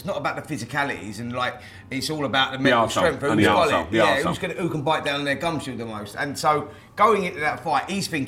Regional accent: Barnet, London, United Kingdom

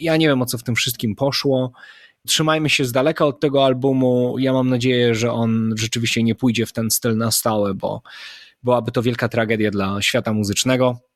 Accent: Silesian Voivodeship, Poland; To jest ten kawał węgla, który się dostaje u nas na Śląsku, jak się jest niegrzecznym, bo u was jest rózga, a u nas się dostaje węgiel. Tak to jest u nas już na Śląsku.

